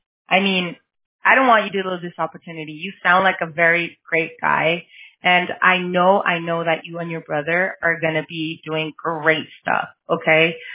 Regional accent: California, United States; I am Mexican, but I'm Californian, so I don't know.

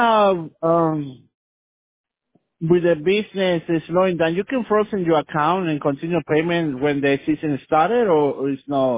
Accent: Puebla, Mexico; right here in my hometown, I'm from Puebla next to Mexico City

